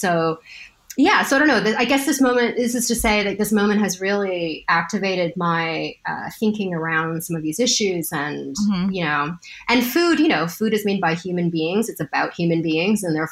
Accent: Canada; you know, for me being Canadian, I'm really attuned to how

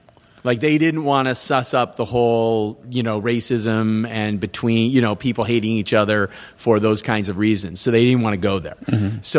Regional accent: Huntington Beach, California, United States; I grew up in Huntington Beach. Everyone I know surfed. I didn't like going to the beach.

